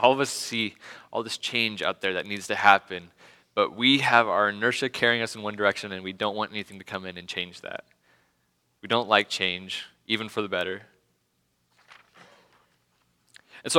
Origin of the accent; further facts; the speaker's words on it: Spokane, Washington, United States; moved away as an adult; now in Boise, United States; I moved from Spokane, where I grew up, to Boise, and I left my parents, and I started living in the dorms